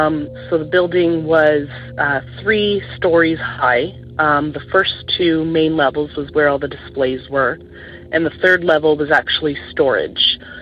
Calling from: Ontario, Canada

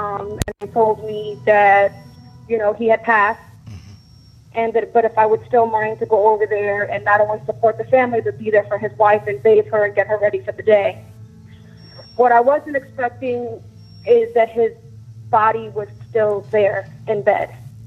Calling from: Brandon, Florida, United States; calling from Brandon, Florida.

